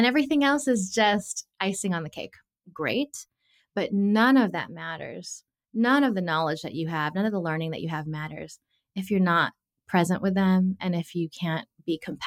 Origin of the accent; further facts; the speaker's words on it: California, United States; growing up in the culture I did as a Filipina American in Southern California